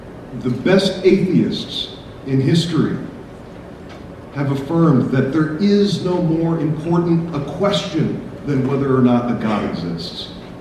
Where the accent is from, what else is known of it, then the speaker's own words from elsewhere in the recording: New York, United States; I grew up in New York and was hanging out with my friends.